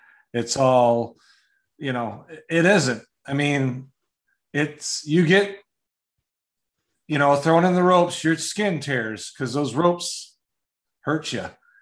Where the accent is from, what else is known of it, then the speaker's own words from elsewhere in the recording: Wisconsin, United States; I'm from Wisconsin.